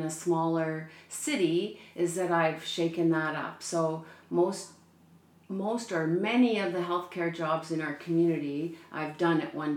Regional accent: Ontario, Canada; now in Prince Rupert, Canada; I've been in the community for about 35 years. I came from Ontario, and I came here after working and traveling in a few other provinces and 2 other territories.

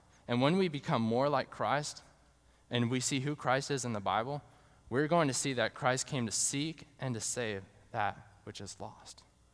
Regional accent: New Hampshire, United States; Now, I grew up in New Hampshire, and so in the hot summer times, when it reached about 65 degrees, we would all be coming back in sweating

